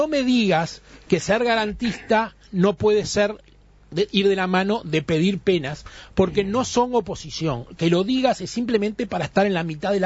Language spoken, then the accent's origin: Spanish; Uruguay; Como muchos uruguayos, y no solamente yo, queremos que haya un Estado garantista.